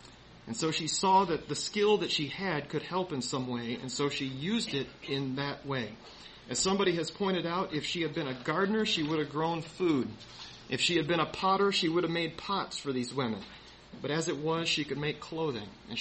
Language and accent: English; Freeport, Illinois, United States; born there; a man who served as an elder at the church where I was born down in Freeport, Illinois.